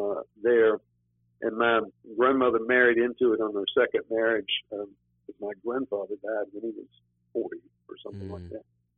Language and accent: English; Georgia, United States; born there; I was born on the Air Force Base in Georgia, Robbins Field.